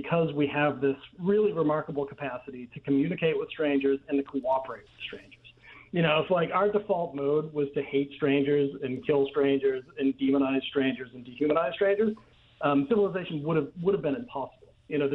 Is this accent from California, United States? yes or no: no; Boston, Massachusetts, United States; now in New York, United States; I grew up in Boston. I live in New York. I've lived in the Northeast pretty much my whole life.